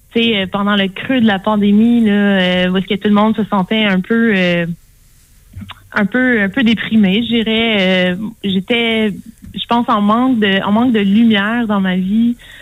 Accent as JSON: {"language": "French", "region": "Quebec", "country": "Canada", "accent": "Quebec", "said": "si on entend mon accent québécois, j'utilise pas un accent international dans mes chansons"}